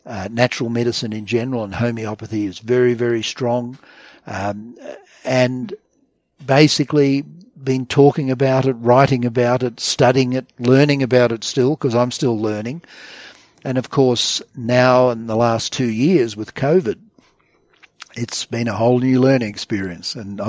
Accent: Australia; as an Australian

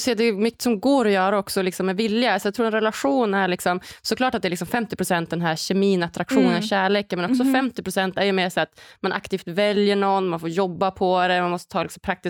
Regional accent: Umeå, Västerbotten County, Sweden; Liksom, från början, typ under gymnasiet och hemma i Umeå

